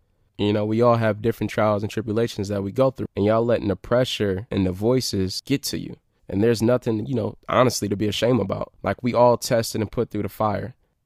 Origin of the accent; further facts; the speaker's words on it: Detroit, Michigan, United States; You know, I came from Detroit, right? I'm living in grandma house, basement area, house hopping, not really having a dime.